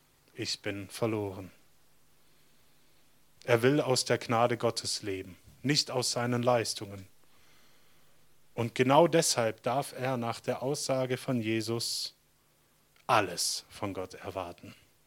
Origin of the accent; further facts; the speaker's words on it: Baden-Württemberg, Germany; ich komme aus dem Schwabenland, da glänzen die Fassaden und die Audis und Mercedes auch.